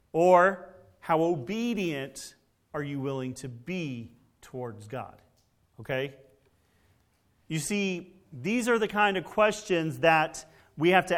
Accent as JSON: {"language": "English", "region": "Texas", "country": "United States", "tie": "born or raised there", "said": "Well, growing up in Texas, we had some massive grasshoppers."}